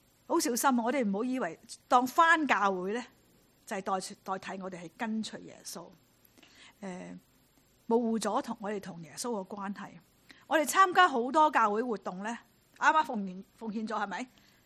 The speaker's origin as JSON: {"language": "Cantonese", "region": "Guangdong", "country": "China", "said": "有我们广东人说半身而女债"}